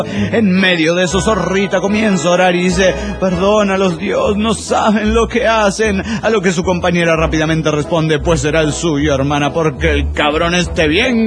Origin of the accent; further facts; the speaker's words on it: Cuernavaca, Morelos, Mexico; de Cuernavaca, Morelos, México.